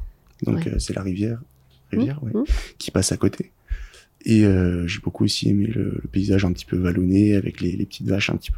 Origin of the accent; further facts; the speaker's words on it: Paris, Île-de-France, France; j'ai 21 ans et je viens de Paris.